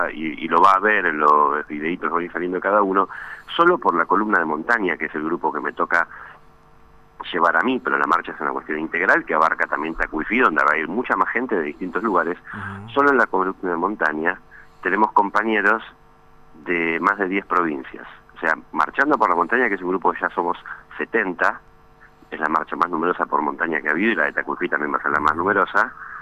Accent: Argentina; Somos los argentinos que estamos preocupados

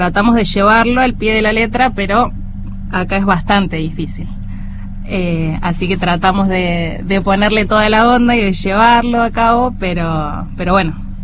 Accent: Ezeiza, Buenos Aires Province, Argentina; Yo soy de la provincia de Ezeiza.

